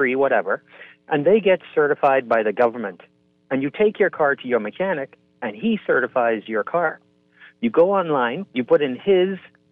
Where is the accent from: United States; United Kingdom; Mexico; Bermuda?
United Kingdom; How do they do it in England? You know, because we're British.